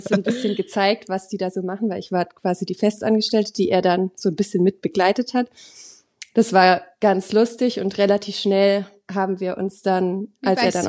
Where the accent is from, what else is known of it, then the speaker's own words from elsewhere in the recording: Baden-Württemberg, Germany; ich komme ja aus dem Schwabenländle, also in der Nähe von Stuttgart aufgewachsen